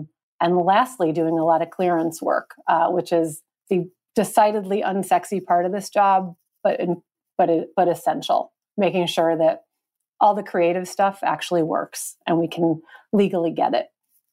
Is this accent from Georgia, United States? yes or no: no; Chicago, Illinois, United States; now in Los Angeles, United States; And I was from Chicago, and was a huge John Hughes fan